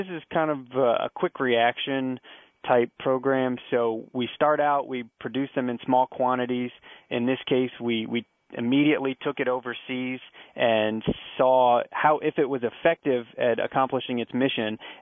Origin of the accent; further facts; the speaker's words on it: Wooster, Ohio, United States; So I grew up in Ohio, went to high school in Worcester, Ohio.